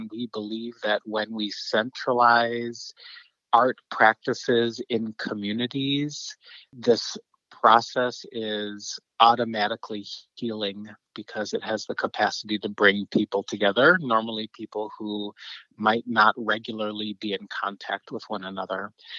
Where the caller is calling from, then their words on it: Fort Worth, Texas, United States; Actually, I am calling in from Fort Worth, Texas. I've lived here in Fort Worth for the last 6.5 years.